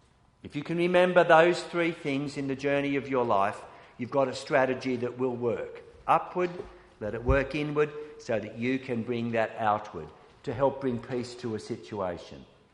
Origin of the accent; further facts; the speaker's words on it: Australia; We belong to our nation, our nation as a whole, not just the national church, but we are Australian.